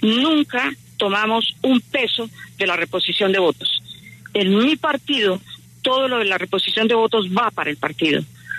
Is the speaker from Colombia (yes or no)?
yes; Putumayo, Colombia; Yo vengo de Putumayo, por ejemplo.